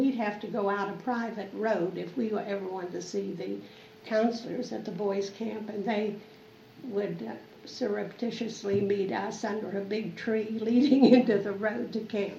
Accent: Altoona, Pennsylvania, United States; also born or lived in Baltimore / Pittsburgh; Well, I don't remember anything about in Baltimore, but when we lived in Altoona, I went to grade school, and then when we came to Pittsburgh, I guess I did all the grade school work in Altoona.

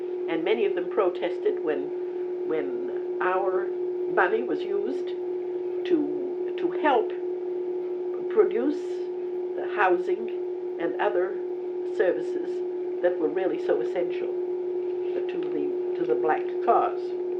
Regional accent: Roxbury, Massachusetts, United States; After all, I was brought up in Roxbury, Massachusetts, which is now a 100% black community.

